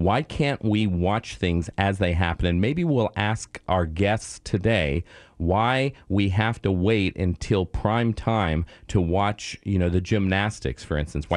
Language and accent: English; Canada; Growing up in Canada, I had this really great spirit, Olympic spirit.